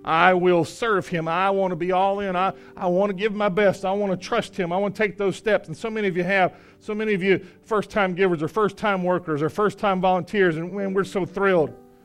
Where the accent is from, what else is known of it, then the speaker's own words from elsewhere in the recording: Princeton, North Carolina, United States; I'm from Princeton, North Carolina